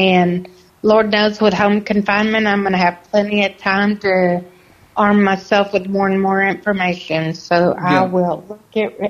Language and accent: English; Texas, United States; And I can tell you from being born and raised in Texas